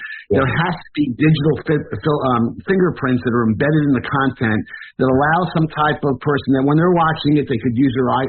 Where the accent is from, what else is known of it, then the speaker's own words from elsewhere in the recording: United States; as an American who has, you know, great respect for our founding fathers